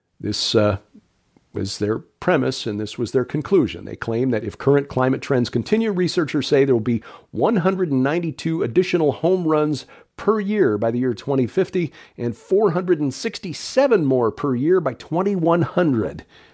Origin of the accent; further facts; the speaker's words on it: Chicago, Illinois, United States; I grew up in Chicago, rushing home from school every day so I could catch the end of the Cubs games on Channel 9